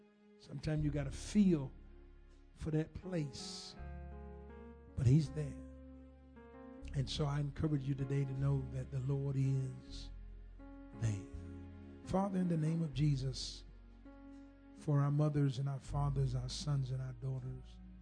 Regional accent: the South, United States; I'm from the South. It's just grandmama and granddaddy.

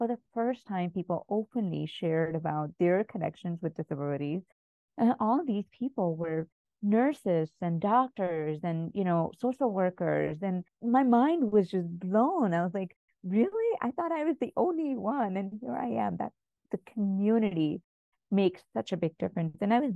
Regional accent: India; growing up in India

